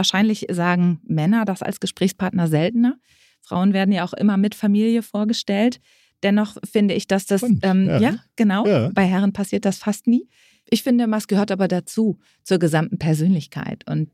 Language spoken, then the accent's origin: German; Hanover, Lower Saxony, Germany; Eigentlich komme ich aus Hannover, Niedersachsen. Da ist man ja auch eher etwas ruhiger, etwas distanzierter